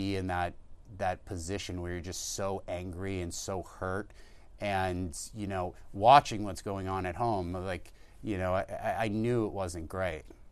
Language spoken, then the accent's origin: English; Boston, Massachusetts, United States; And I grew up in Boston.